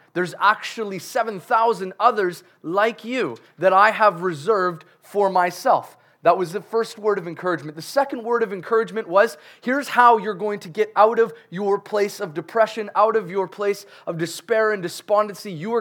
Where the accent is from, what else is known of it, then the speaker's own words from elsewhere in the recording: Canada; I know that we're Canadian